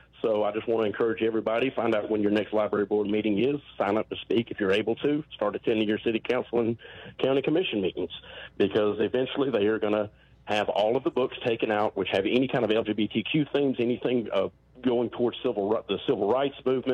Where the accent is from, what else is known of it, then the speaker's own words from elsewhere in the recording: Prattville, Alabama, United States; This all started, you know, of course, about 2 years ago at Prattville, my hometown library